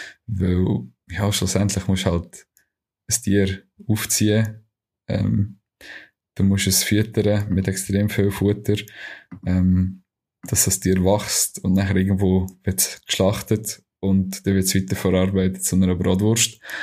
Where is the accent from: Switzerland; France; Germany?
Switzerland; wir als Schweizer